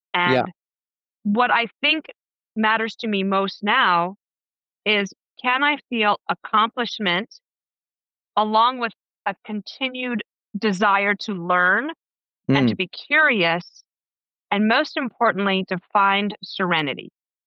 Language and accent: English; Wyoming, United States; also born or lived in Colorado; now in New York, United States; I grew up in Wyoming and Colorado, and I don't come from money. I don't come from politics.